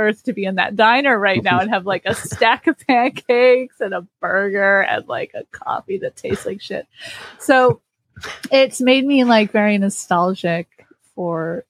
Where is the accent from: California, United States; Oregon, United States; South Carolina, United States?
California, United States; Los Angeles; I'm born and raised in Los Angeles. I went to school in Los Angeles. My whole life was Los Angeles.